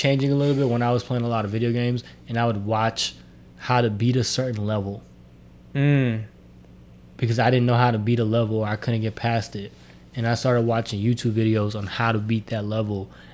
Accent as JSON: {"language": "English", "town": "Houston", "region": "Texas", "country": "United States", "tie": "born or raised there", "said": "especially growing up where I grew up in Houston, a barbershop was like a neutral zone."}